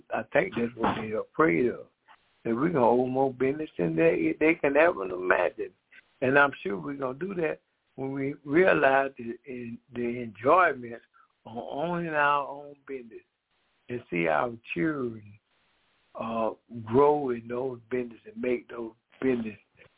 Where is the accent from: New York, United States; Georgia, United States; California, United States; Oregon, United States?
Georgia, United States; Decatur; I am from Decatur, Georgia